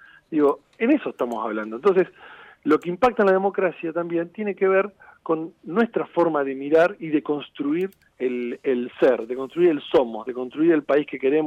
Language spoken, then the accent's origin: Spanish; Argentina; lo que habla es lo que somos como argentinos